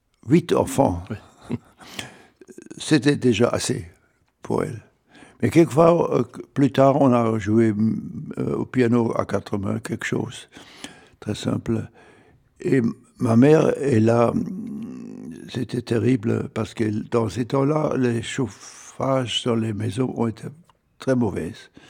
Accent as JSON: {"language": "French", "town": "Stuttgart", "region": "Baden-Württemberg", "country": "Germany", "tie": "born there", "second_language": "French", "said": "je suis né à Stuttgart et c'était... 4 ans avant la guerre mondiale. Mon père était un pasteur protestant."}